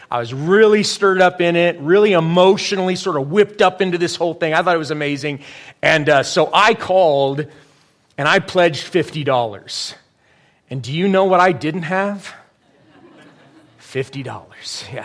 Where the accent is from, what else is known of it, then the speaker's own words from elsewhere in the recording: California, United States; I grew up in California, and it was this Christian radio station.